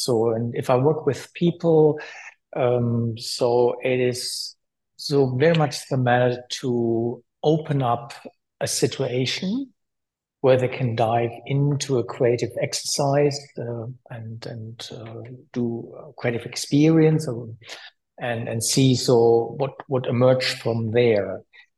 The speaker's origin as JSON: {"language": "English", "town": "Münster", "region": "North Rhine-Westphalia", "country": "Germany", "tie": "born or raised there", "said": "I attended an art school, an art academy in Münster, my hometown."}